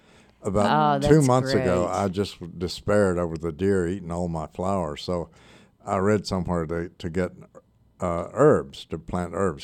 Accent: North Carolina, United States; And anywhere you would go in the world, you would say, I'm from North Carolina.

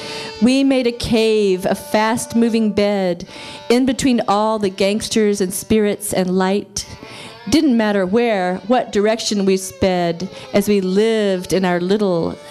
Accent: North Carolina, United States; Except I am from North Carolina, but this is like the first time I've ever been invited to read here

